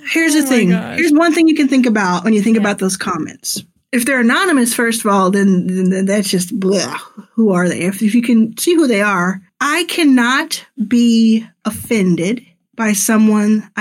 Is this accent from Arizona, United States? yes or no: no; Dallas, Texas, United States; I grew up in Dallas. And at the time, I was in Houston area called Pearland.